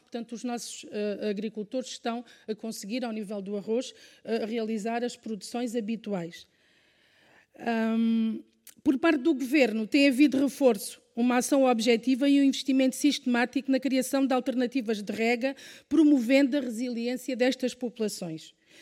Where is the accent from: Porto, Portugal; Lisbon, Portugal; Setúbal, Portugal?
Setúbal, Portugal; Alcácer do Sal; Sou do Conselho de Alcácer do Sal